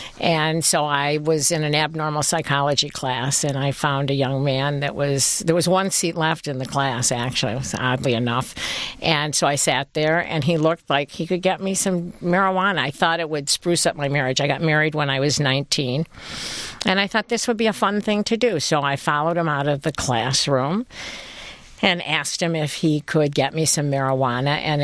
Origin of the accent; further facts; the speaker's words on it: Detroit, Michigan, United States; also born or lived in Huntington Woods; I'm born and raised in Detroit, went to Bagley Elementary School, lived between Curtis and Thatcher, and went through Bagley until the sixth grade, and then we moved to Huntington Woods, and I lived there until I'm grown